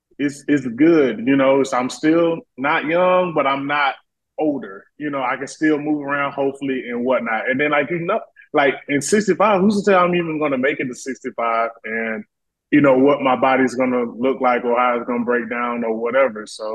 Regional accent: Alabama, United States; Like, my goal was like, I'm from Alabama. So it was like, I got to get out of this small town.

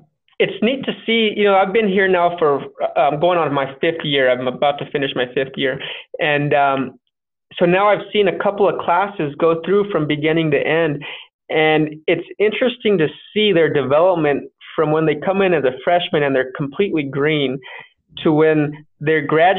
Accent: Santa Fe, New Mexico, United States; So I grew up in New Mexico. I still live in New Mexico. And I grew up playing golf in Santa Fe, at Santa Fe Country Club.

